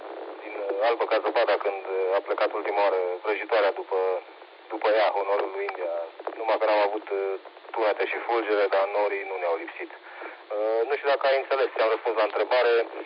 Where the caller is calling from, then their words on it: Brașov, Brașov County, Romania; Și cam astea sunt condițiile mele de aici, din locația, din Brașov. Cam aici, e spate Oșan, Bartolomeu, parte zona Bartolomeu.